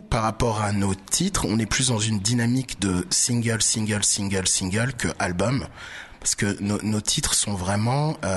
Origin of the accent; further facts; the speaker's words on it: Côte d’Ivoire; also born or lived in France; Moi, je suis ivoirien, mais j'ai été éduqué en France.